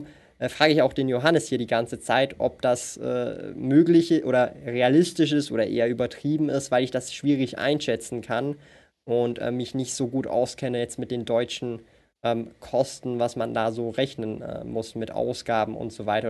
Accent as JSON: {"language": "German", "country": "Switzerland", "said": "ich komme ja auch aus der Schweiz"}